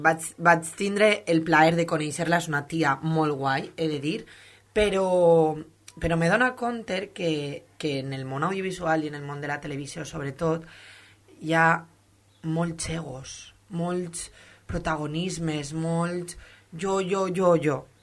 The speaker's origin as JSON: {"language": "Catalan", "town": "Godella", "region": "Valencian Community", "country": "Spain", "said": "soc de Godella, nascuda a València, però de Godella i forever and ever. Tinc 29 anys, soc del 92"}